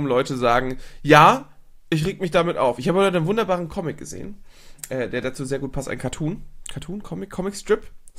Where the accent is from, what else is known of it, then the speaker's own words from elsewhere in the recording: Germany; Polnische Wurzeln. Ich bin Deutscher.